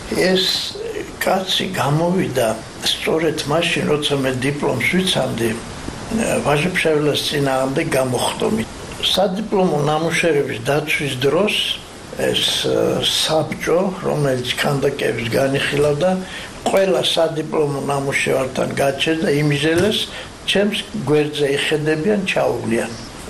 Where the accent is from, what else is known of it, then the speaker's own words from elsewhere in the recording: Arkhoti, Mtskheta-Mtianeti, Georgia; პირიქით ხევსურიდან, საიდანაც ჩვენ მართლა ვართ, არხოტიდან ვართ ჩამოსული